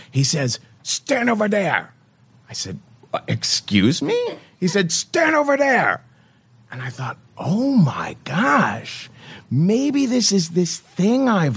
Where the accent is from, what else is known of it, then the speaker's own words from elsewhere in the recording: Ohio, United States; I'm from Ohio. I don't know how to be impolite and, like, cut things off.